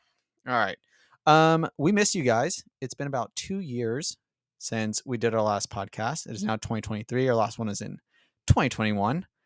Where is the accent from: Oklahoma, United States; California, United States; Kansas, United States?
California, United States; So we are a couple from Southern California.